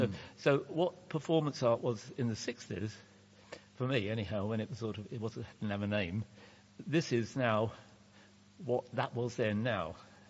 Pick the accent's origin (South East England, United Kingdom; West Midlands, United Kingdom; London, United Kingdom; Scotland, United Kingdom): London, United Kingdom; Southall; born there; I was born in Southall, and the next town over is Hayes